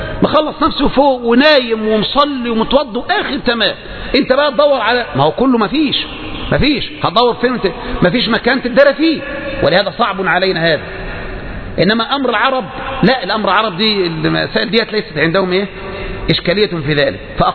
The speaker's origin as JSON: {"language": "Arabic", "country": "Egypt", "said": "إحنا بقى كمصريين"}